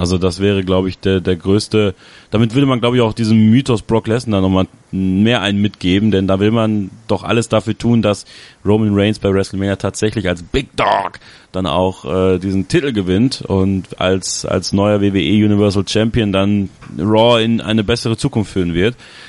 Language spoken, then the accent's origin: German; Borken, North Rhine-Westphalia, Germany; in Borken, in meiner Heimatstadt.